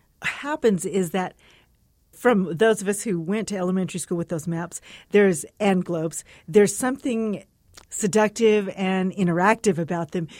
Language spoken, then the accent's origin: English; El Paso, Texas, United States; growing up in El Paso, the sky and the mountains were pretty central to the way I looked at things